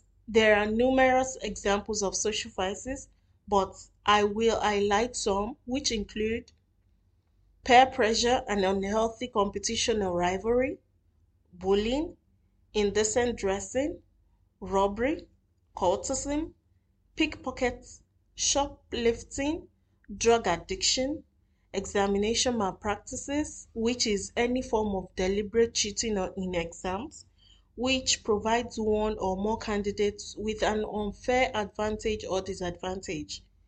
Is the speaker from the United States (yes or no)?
no; Nigeria; now in Doha, Qatar; I am a Nigerian living in Doha, Qatar, and I work as a news reporter and editor. I studied journalism in Nigeria